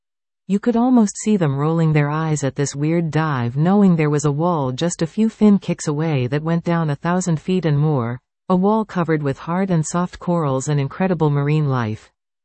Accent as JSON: {"language": "English", "country": "United Kingdom", "lives_now": "Canada", "said": "I am a Brit, born in 1942. Do the math, now a Canadian citizen. I am a professional mariner by trade, fortunate to have experienced the British Merchant Navy, marine pilotage in the UK"}